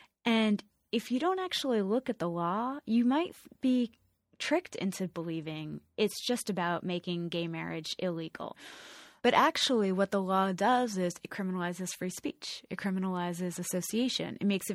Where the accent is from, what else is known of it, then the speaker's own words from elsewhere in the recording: United States; as a queer activist and as an American, I feel this immense obligation to represent a more nuanced agenda